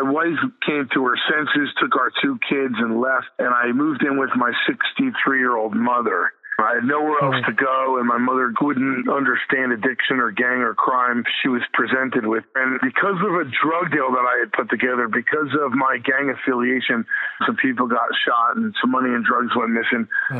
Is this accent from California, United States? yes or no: no; New Jersey, United States; But I grew up in New Jersey in a great community. I was brought up a Catholic, you know, good Irish Catholic lad.